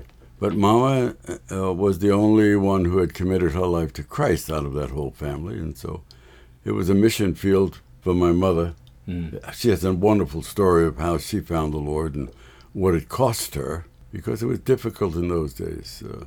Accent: New York, United States; born there; Well, I was born in Lower Manhattan, one of three sons, to godly parents.

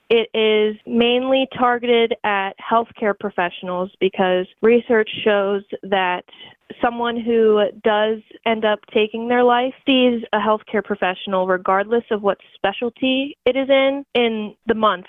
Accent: Maryland, United States; I grew up in Maryland, and I went to a technical high school where my dad taught.

